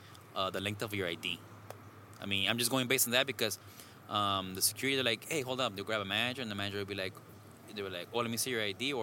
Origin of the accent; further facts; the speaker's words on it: Lynwood, California, United States; Well, I'm from Southeast LA, little beautiful city.